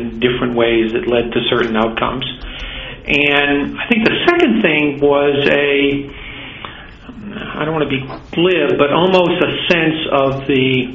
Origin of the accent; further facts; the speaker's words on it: Rhode Island, United States; Then spent a period as director of the State Housing Finance Agency in my home state of Rhode Island.